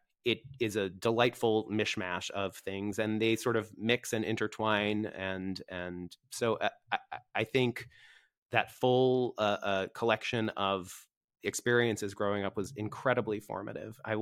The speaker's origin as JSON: {"language": "English", "region": "New York", "country": "United States", "said": "I'm from New York, so it's obligatory. I went to my first … concert at age 6"}